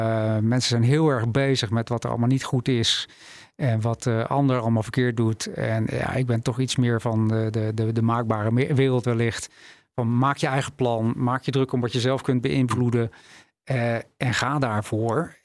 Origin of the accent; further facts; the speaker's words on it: South Holland, Netherlands; Ik kom uit de buurt van Rotterdam.